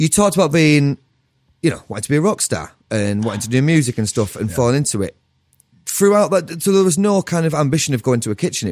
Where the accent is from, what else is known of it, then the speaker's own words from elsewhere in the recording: North West England, United Kingdom; I think because I'm from Cumbria.